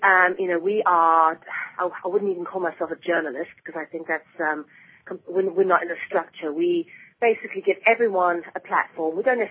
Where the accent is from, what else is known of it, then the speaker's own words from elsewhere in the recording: South Africa; moved away as an adult; now in London, United Kingdom; I'm South African, and I ended up in London at about the age of 23